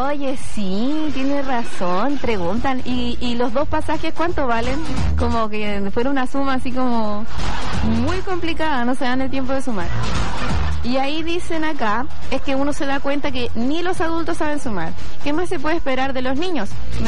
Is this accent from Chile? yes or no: yes; Bosque Mar, Los Lagos, Chile; que yo soy de Bosque Mar, entonces todos los días 1.200 y 1.200